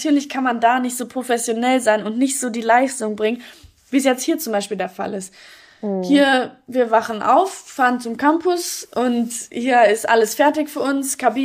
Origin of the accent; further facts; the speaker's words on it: Essen, North Rhine-Westphalia, Germany; ich komme aus Essen, ich kann sagen, wie es da zumindest damals war.